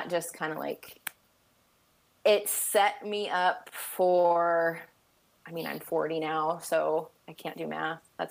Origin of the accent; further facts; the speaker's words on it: Temecula, California, United States; but it really felt like I grew up in Temecula, which is like right in the middle of San Diego and LA.